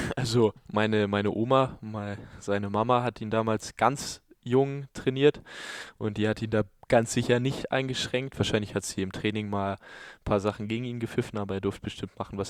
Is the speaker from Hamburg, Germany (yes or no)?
yes; Hamburg, Germany; also born or lived in Flensburg; Allerdings bin ich dann ist er ja nach Hamburg gewechselt und dann haben wir schon in Bad Schwartau gewohnt, dort wo ja mein Elternhaus jetzt immer noch ist und dementsprechend bin ich Schwartauer.